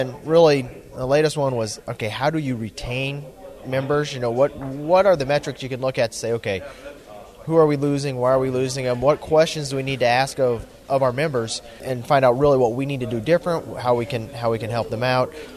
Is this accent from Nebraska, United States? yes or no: yes; Giltner, Nebraska, United States; I'm from Geltner, Nebraska. Farm with my dad and my brother there, and we raise corn and soybeans and popcorn